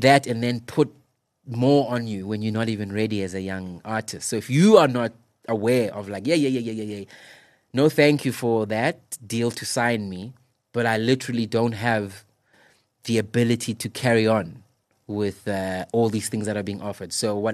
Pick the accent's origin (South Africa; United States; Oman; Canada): South Africa; You've got to make way for that to be able to really like enjoy being a South African artist, man.